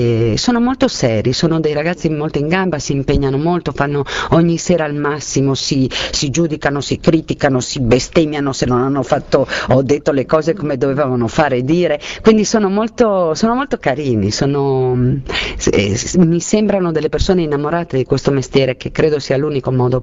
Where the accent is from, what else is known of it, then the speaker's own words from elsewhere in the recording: Friuli-Venezia Giulia, Italy; io sono friulana e ho recitato anche in friulano